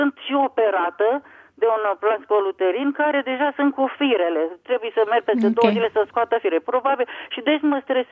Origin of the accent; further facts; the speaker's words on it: Bucharest, Romania; eu sunt din București